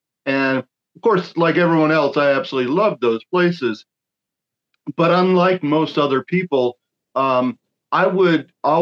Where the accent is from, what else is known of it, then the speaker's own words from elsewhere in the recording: Stuart, Florida, United States; Well, I grew up in South Florida, close to Lake Okeechobee, down in the Stuart Martin County area.